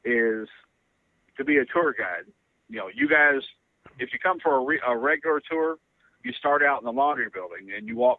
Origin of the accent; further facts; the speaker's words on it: Valley Station, Kentucky, United States; I probably needed stitches, but, you know, I'm from Valley Station, and I had 300 people outside.